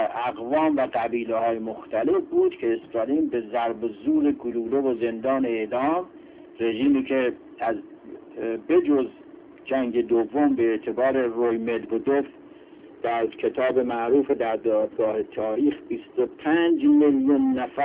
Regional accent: Iran; میبینید که آبشخور همه ما یکیست و همه ما ایرانی هستیم

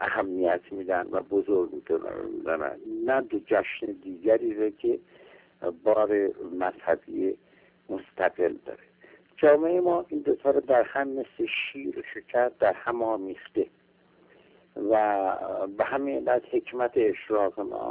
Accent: Iran; من یک ایرانیم، به همه علت در ایران این مسئله جا افتاده است

